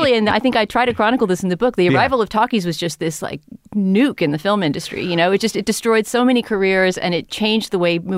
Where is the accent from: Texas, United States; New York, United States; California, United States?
Texas, United States; San Antonio; But also, at least where I grew up in San Antonio, Texas, it was not easy to see silent movies